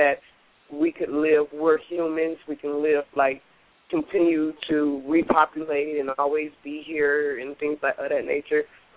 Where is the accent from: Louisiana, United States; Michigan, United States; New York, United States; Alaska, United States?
Michigan, United States; Detroit; I'm from Detroit, Michigan. A lot of people here are spiritually lost